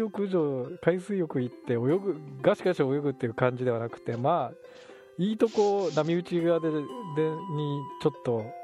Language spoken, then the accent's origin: Japanese; Izumo, Shimane, Japan; うちの実家出雲大社の近くの方なんですけど、出雲大社からちょっと行ったところに稲佐の浜っていう、やっぱり大社さんのすぐ近くにが海なんで、うん、日本海なんで、